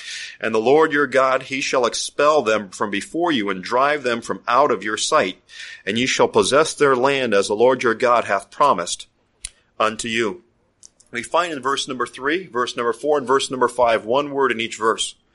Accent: Miami, Florida, United States; growing up in Miami, man, you go to these Spanish birthday parties, and these guys, they know how to dress.

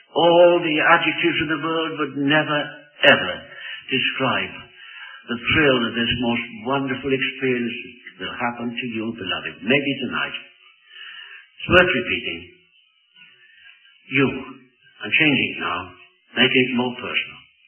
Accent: United Kingdom; I find it difficult to weep being British.

